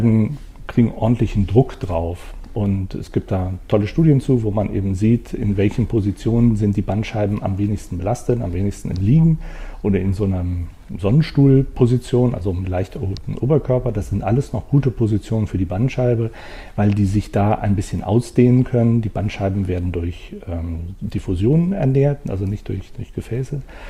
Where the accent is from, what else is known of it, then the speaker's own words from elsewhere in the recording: Bonn, North Rhine-Westphalia, Germany; also born or lived in Wuppertal; Aber ich bin in Bonn, im Bonner Umfeld aufgewachsen, also auch am Rhein.